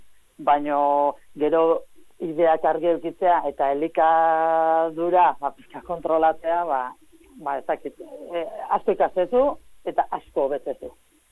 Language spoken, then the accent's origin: Basque; Basque Country, Spain; honi Gipuzkoarra naiz, egunero Iruña juteko